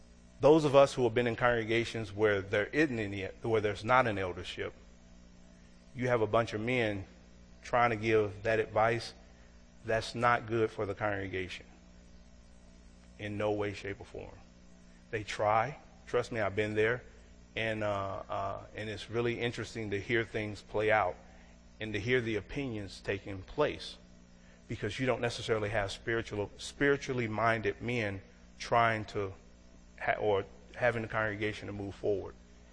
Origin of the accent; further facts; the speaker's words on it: Paducah, Kentucky, United States; We were traveling back to my hometown, Paducah, Kentucky